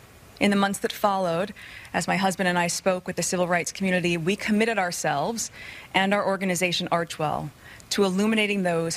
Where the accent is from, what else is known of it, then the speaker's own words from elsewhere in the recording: California, United States; We moved to California, my home state, shortly before the murder of George Floyd.